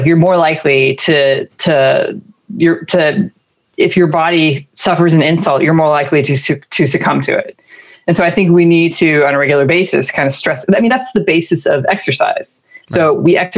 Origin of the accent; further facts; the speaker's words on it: United States; Because I feel like I'm a weak, fat, lazy American.